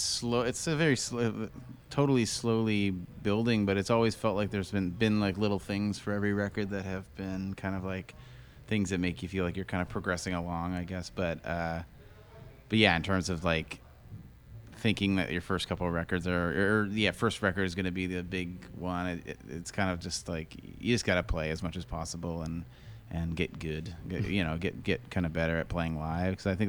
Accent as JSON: {"language": "English", "town": "Hebron", "region": "Nova Scotia", "country": "Canada", "tie": "born or raised there", "said": "just where I grew up in Hebron, it was a really nice kind of rural environment."}